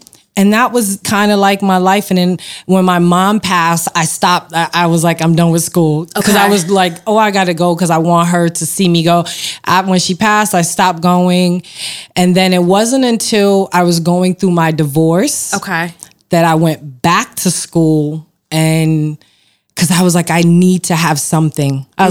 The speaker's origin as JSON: {"language": "English", "town": "Queens", "region": "New York", "country": "United States", "tie": "born or raised there", "also_born_or_lived": "Brooklyn", "lives_now": "Westchester, United States", "said": "I was born in Brooklyn, moved to Queens."}